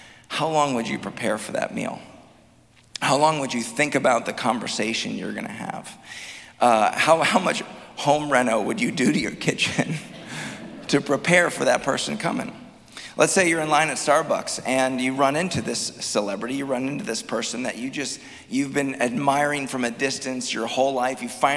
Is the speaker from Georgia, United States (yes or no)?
no; Appleton, Wisconsin, United States; I grew up in Appleton, but I raise my kids now. We live in the Hortonville School District.